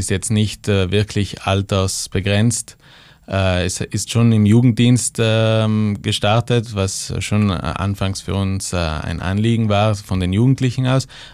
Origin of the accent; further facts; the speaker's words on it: Trentino-Alto Adige, Italy; weil bei uns in Südtirol eben das Problem ist, dass gewisse Tabuthemen nicht angesprochen werden